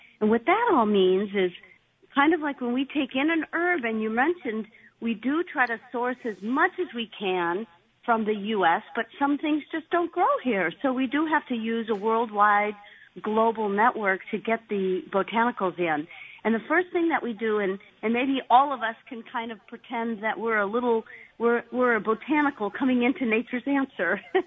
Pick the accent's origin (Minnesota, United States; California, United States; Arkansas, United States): Minnesota, United States; I laugh because I'm from Minnesota originally, and when you talk about rain, you talk about buckets coming down.